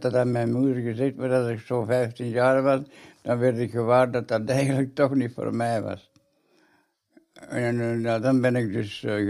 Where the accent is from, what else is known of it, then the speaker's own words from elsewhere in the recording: Leuven, Flanders, Belgium; born there; now in Wiekevorst, Belgium; Nee, ik ben helemaal niet van Wiekevorst. Ik ben geboren in Leuven.